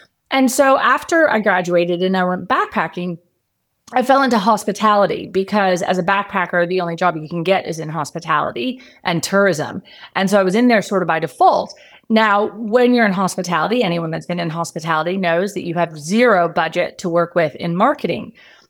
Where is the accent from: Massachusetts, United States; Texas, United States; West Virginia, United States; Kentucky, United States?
Texas, United States; moved away as an adult; now in Perth, Australia; weird accent, people tell me. They can't quite pick it, they say, because I have been here for 20 years. But I am originally from Texas and I came over to Australia as a backpacker.